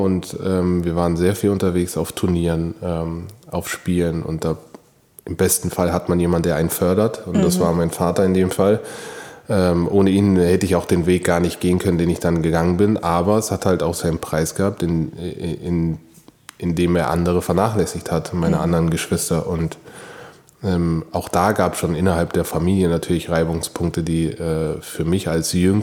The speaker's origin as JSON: {"language": "German", "town": "Karlsruhe", "region": "Baden-Württemberg", "country": "Germany", "tie": "born there", "said": "Aus Deutschland. geboren bin ich in Karlsruhe und bin Sohn einer deutschen Mutter und eines nigerianischen Vaters."}